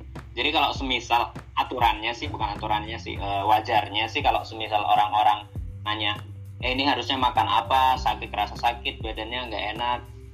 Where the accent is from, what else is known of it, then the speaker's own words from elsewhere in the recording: Semarang, Central Java, Indonesia; asalnya dari Semarang.